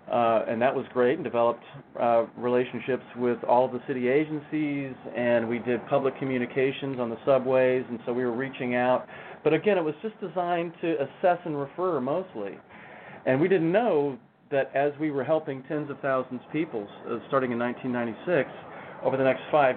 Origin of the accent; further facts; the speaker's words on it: Texas, United States; Now, I knew what the cowboy meant. I was from Texas. He knew I was from Texas.